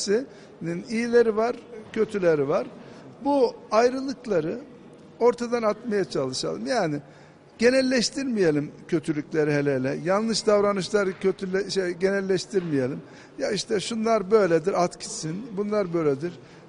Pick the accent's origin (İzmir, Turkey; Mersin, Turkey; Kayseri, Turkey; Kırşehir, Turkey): Kırşehir, Turkey; Ben Kırşehirliyim. Kırşehir mutfağında çeşitli yemekler var. Ama Antep'e geldim.